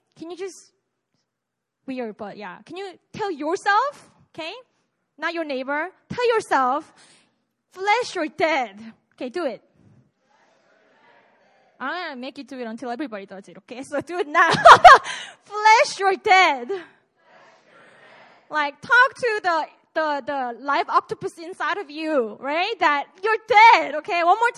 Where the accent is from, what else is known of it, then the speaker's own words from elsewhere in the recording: Busan, South Korea; Anyways, I'm from Busan, so I've had it like multiple times.